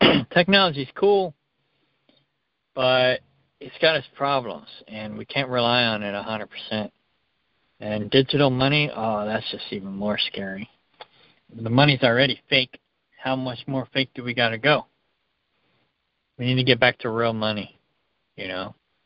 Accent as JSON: {"language": "English", "town": "Lawton", "region": "Oklahoma", "country": "United States", "tie": "born or raised there", "said": "We grew up together in Lawton, Oklahoma. We went to junior high school together."}